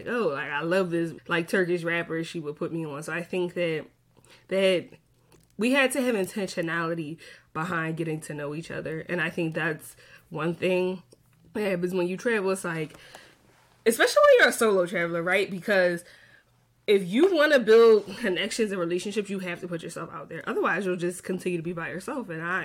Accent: United States; I think actually because Barfina is from Turkey, I am from the United States.

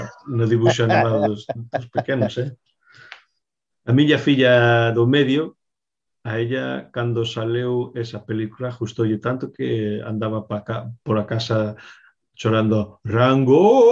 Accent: Galicia, Spain; así somos nós, non sei se somos os galegos así, pero ti e máis eu somos o mesmo desta maneira

